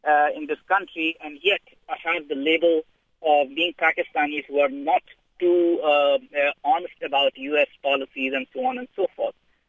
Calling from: Dayton, Ohio, United States; I'm calling from Dayton, as you mentioned.

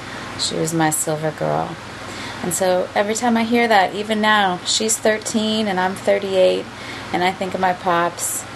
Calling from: Eugene, Oregon, United States; I'm calling from Eugene, Oregon.

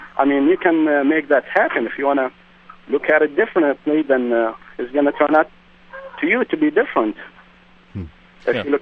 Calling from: Cary, North Carolina, United States; I'm calling from Cary, North Carolina.

